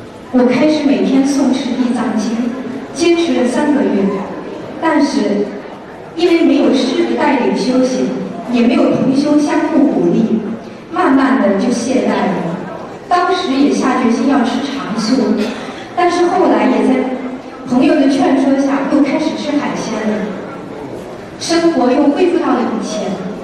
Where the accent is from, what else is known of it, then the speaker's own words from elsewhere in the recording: France; 我是来自法国的